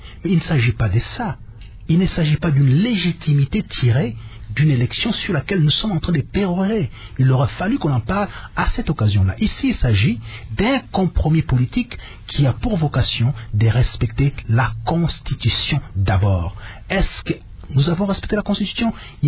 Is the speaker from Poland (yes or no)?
no; Luiza, Kasaï-Central, DR Congo; ce qui se passe actuellement au niveau du Kasaï, chez moi à Luisa, avec plein de morts